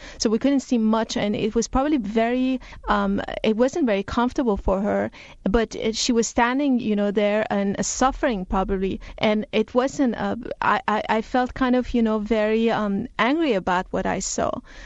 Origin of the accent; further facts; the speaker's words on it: Iran; when I was growing up in Iran